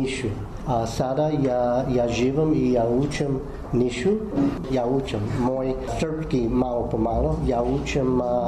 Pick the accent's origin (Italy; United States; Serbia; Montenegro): United States; Serbian is a second language; Ja sam Amerikanac. Ja živim u Teksasa. U sad, Dallas, grad Plano.